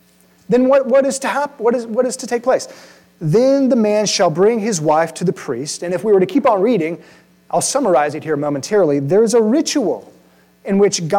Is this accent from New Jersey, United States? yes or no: no; Texas, United States; I grew up in South Texas in a largely Hispanic culture.